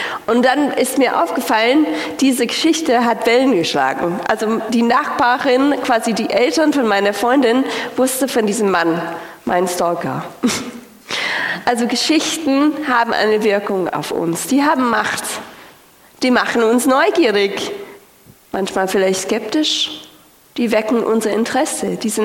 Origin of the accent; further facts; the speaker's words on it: United States; ich hatte die letzte Zeit so Besuch aus den USA, ich komme auch aus den USA